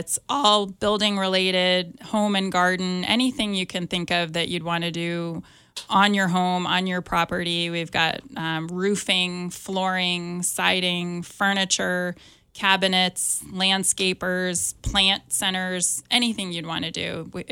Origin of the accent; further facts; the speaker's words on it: Maine, United States; also born or lived in Massachusetts; Yeah, I grew up in Maine and Massachusetts, and it's actually kind of a lot like here, especially Maine.